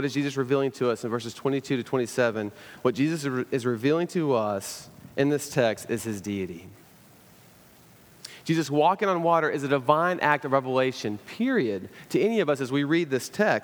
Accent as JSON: {"language": "English", "town": "Chattanooga", "region": "Tennessee", "country": "United States", "said": "And I'm also from Chattanooga."}